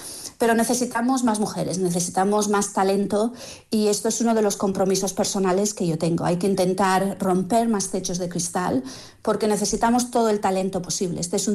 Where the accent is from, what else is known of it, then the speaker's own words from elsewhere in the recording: Vitoria, Basque Country, Spain; now in United Kingdom; es un orgullo siempre el volver a mi tierra y por supuesto los minutos, las horas, los días preciosos que puedo pasar con mi familia, con mis amigas en Vitoria.